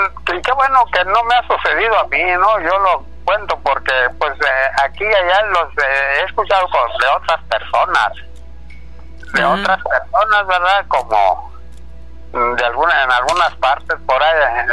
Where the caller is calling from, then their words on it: Hermosillo, Sonora, Mexico; Buenas noches, soy el de Hermosillo